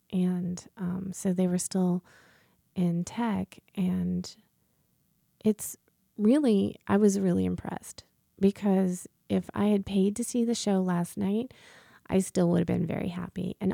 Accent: Champaign, Illinois, United States; I grew up in Faith United Methodist Church here in Champaign, and my mom and my dad were very busy volunteering for things.

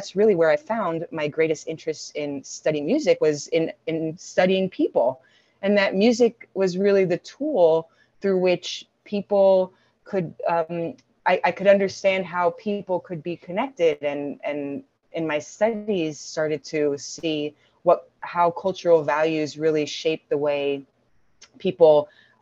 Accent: Miami, Florida, United States; I am from Miami, Florida, and became involved in music at a pretty young age

